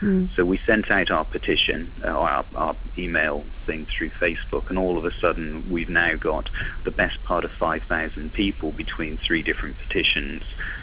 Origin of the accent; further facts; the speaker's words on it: West Midlands, United Kingdom; Now, this, we're from Shropshire. Shropshire's not a big county.